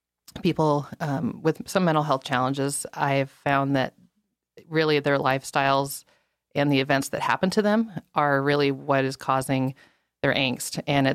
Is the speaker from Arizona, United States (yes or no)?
no; Anchorage, Alaska, United States; I have born and raised in Alaska.